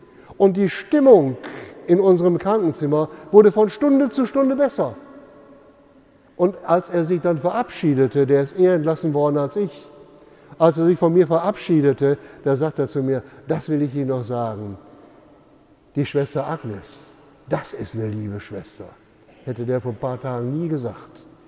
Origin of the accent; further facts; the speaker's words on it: North Rhine-Westphalia, Germany; So ein richtiger Knüttelpott, wie man bei uns im Münsterland sagt.